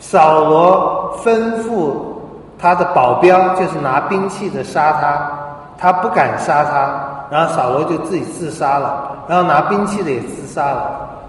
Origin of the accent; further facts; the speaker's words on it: China; 这我们中国人比较迷信，大家都不敢啊